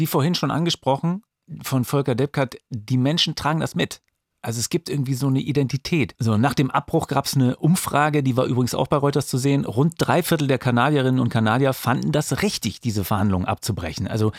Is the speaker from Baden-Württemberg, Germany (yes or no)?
no; Lower Saxony, Germany; now in Berlin, Germany; Also Niedersachsen, wo ich aufgewachsen bin, da ist aus der Schulzeit immer noch so eine Clique übrig